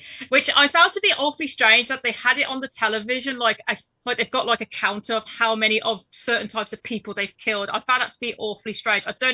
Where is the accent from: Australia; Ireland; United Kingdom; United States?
United Kingdom; Midlands; I am from the Midlands of the United Kingdom.